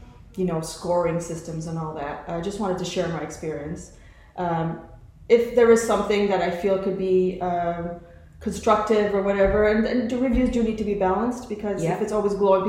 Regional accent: Canada; I think as a Canadian, I'm not afraid to bring up things if it's not right.

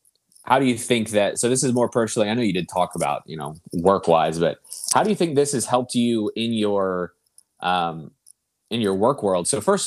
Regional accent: Virginia, United States; You know that … is from my hometown, my home area.

